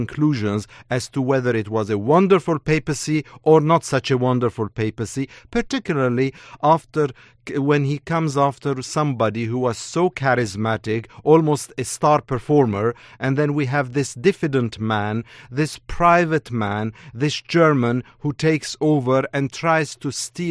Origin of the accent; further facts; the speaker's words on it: Armenia; English is a second language; You see, as an Armenian, I can get away with it. English is not my first language, so I can coin words.